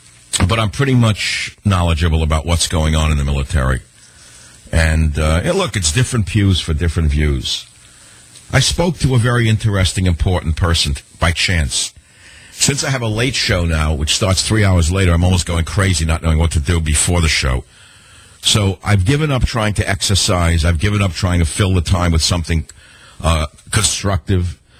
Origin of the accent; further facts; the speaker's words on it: New York City, New York, United States; When I was a kid, growing up in New York, I was enamored of many things, including the West Village, and I'd go into the Village Vanguard to see people like Lenny Bruce.